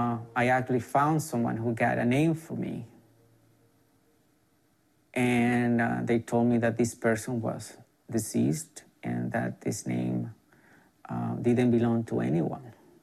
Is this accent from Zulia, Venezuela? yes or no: no; Caracas, Capital District, Venezuela; I was born in Venezuela. I was raised in Caracas.